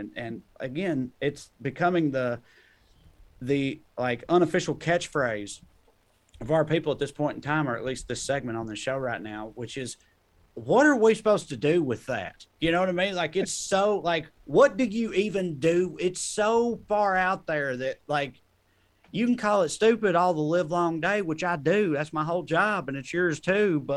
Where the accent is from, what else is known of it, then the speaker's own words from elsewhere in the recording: Tennessee, United States; because, like, I'm from Tennessee, man. Tennessee is, like, one of the worst right now, frankly.